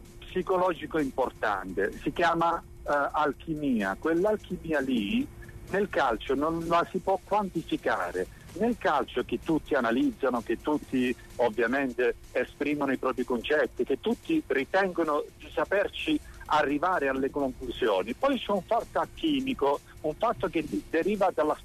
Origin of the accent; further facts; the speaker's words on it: Southern Italy, Italy; lo dico, lo sapete, io sono terrone, sono meridionale